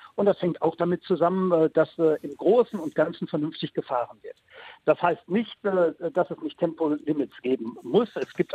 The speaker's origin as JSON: {"language": "German", "region": "North Rhine-Westphalia", "country": "Germany", "said": "Ich komme aus dem Ruhrgebiet, an dem größten Ballungszentren der Republik."}